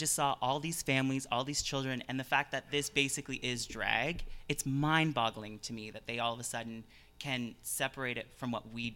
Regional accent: Canada; it's really frustrating to watch as a Canadian because it's not our country, but we work with these people.

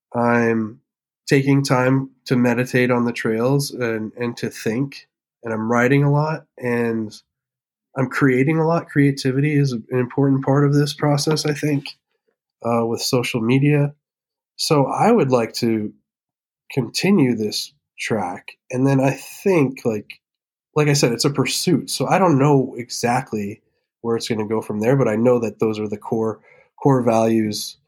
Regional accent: Pennsylvania, United States; also born or lived in Vermont / Milwaukee; So I lived in Vermont and Milwaukee, and I grew up in Pennsylvania.

